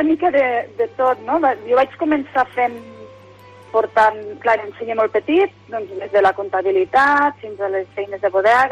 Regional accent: Lleida, Catalonia, Spain; also born or lived in Tarragona; jo de fet soc de Lleida, vale? M'he nascut a Tarragona, però als 5 anys vam venir a viure aquí a Lleida i sempre he estat molt en contacte amb el món de la pagesia.

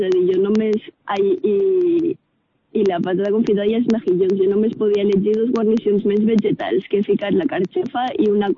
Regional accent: Castelló, Valencian Community, Spain; en realitat sóc la única de Castelló

